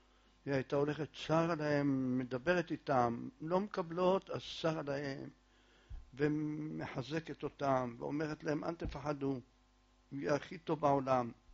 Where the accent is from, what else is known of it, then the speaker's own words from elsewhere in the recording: Jerusalem, Jerusalem District, Israel; אני זוכר בילדותי, כל בתי הכנסת בירושלים, כל העדות, כולם היושבים לומדים.